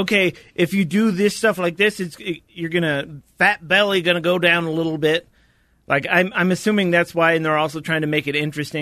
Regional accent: Texas, United States; I'm from Texas, don't you know?

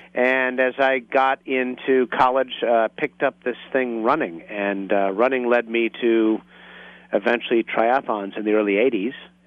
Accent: Grosse Pointe, Michigan, United States; I grew up on the east side of Detroit, Grosse Pointe, Michigan.

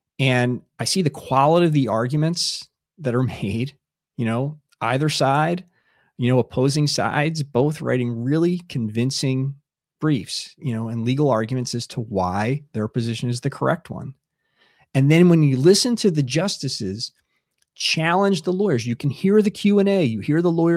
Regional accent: United States; just as an American, it's good to listen to that once

